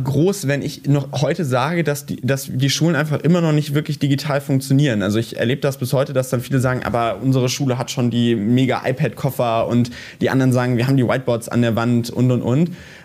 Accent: North Rhine-Westphalia, Germany; ich komme ja aus Nordrhein-Westfalen

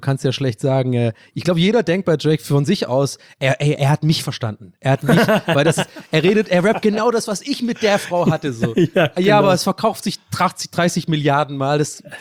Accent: Ireland; born there; first language English; German is a second language; Und ich bin ja sogar englischsprachig aufgewachsen, bin ja ein gebürtiger Ire und ich verstehe ja auch Englisch.

